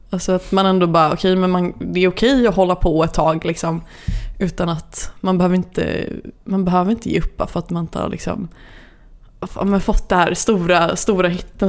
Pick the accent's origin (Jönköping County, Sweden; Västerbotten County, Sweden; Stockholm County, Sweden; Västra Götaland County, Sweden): Västra Götaland County, Sweden; Kortedala; Jag är från Kortedala, ja.